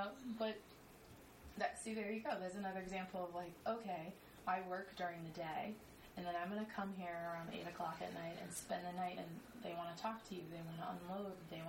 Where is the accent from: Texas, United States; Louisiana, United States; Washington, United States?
Louisiana, United States; New Orleans; now in New York, United States; I'm from New Orleans.